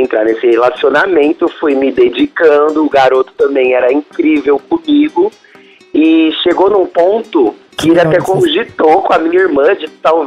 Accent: Amparo, São Paulo, Brazil; Eu sou de Amparo, interior de São Paulo.

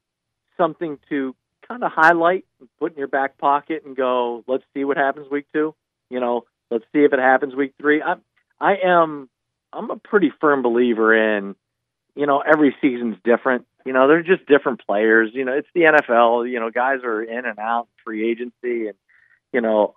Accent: Ohio, United States; growing up in Northeast Ohio, I am the furthest from a Steelers fan that you'll find

